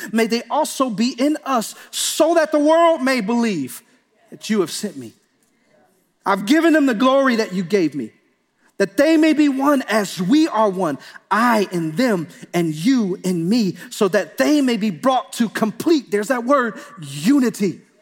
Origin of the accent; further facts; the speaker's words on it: Detroit, Michigan, United States; You know, when I was growing up in Detroit, on every single corner, and this is no exaggeration, on every single corner, there was a church